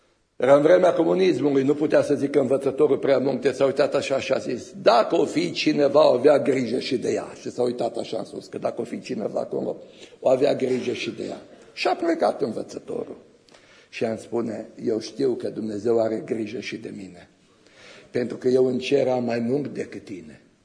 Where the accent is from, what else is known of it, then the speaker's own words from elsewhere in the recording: Arad County, Romania; Eram copil în satul meu natal, în județul Arad, și a venit vremea să mă duc la școală.